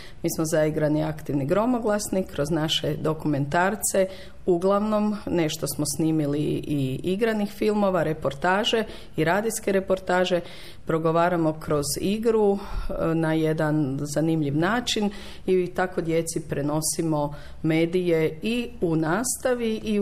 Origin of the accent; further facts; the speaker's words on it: Zagreb, City of Zagreb, Croatia; dolazim iz Zagreba